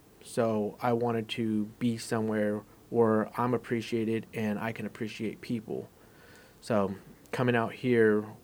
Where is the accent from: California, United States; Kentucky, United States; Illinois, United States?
California, United States; Again, growing up in California, being on Skid Row